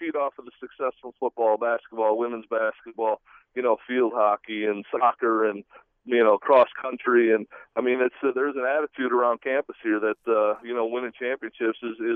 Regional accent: Lansing, Michigan, United States; I grew up here in the Lansing area. I grew up a Spartan fan

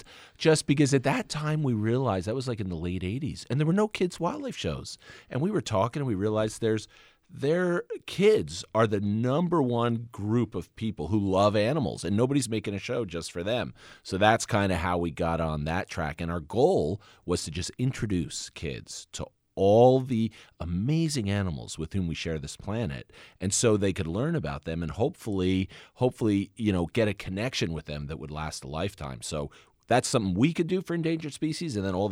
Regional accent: New Jersey, United States; We grew up in New Jersey, right? So we had some wildlife, you know, but it was, you know, box turtles in the backyard, frogs and stuff.

